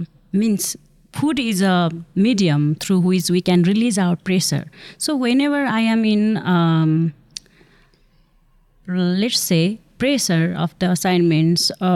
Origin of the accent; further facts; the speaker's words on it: Kathmandu, Bagmati, Nepal; now in El Paso, United States; I'm from Kathmandu, Nepal, currently staying in El Paso.